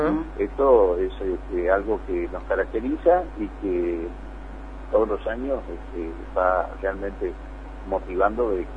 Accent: Chaco, Argentina; todos somos argentinos, la mayoría hemos nacido aquí

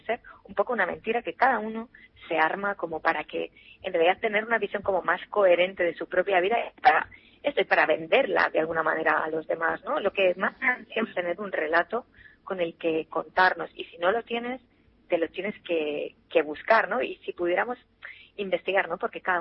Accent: Barcelona, Catalonia, Spain; De Barcelona.

